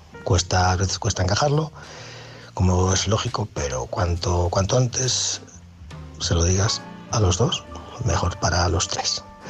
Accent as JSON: {"language": "Spanish", "region": "Galicia", "country": "Spain", "tie": "born or raised there", "said": "Se quedó llorando en una esquina de mi pueblo allí, en una acera, y yo yéndome, ¿no?, para coger el tren a la capital de Galicia, Compostela"}